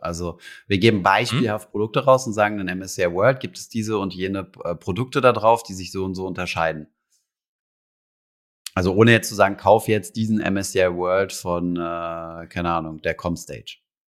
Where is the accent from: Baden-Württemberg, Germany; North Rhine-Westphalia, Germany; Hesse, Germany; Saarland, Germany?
Saarland, Germany; Saarbrücken; meine Heimatstadt Saarbrücken